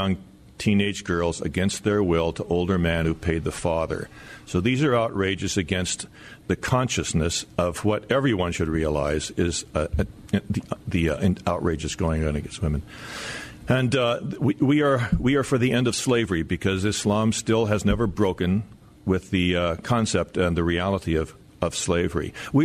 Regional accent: West Coast, United States; Yes, I was on the West Coast and went to the University of Oregon.

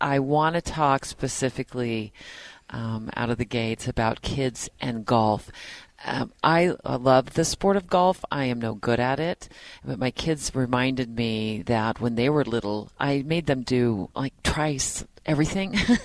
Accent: Arizona, United States; now in Utah, United States; I think even $150 to $200 around where I grew up in Arizona, because so many of those golf courses are privately owned and run.

